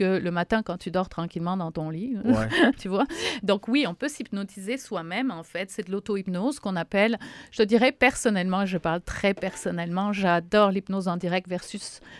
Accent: France; je suis française d'origine

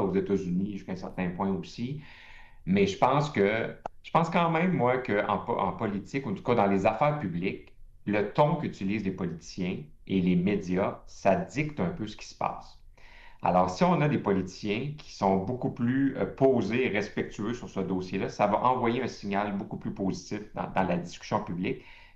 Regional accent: Lévis, Quebec, Canada; moi, je viens de la région de Québec, je viens de Lévis, j'habite en Estrie maintenant, je viens de me présenter dans la circonscription d'Orford.

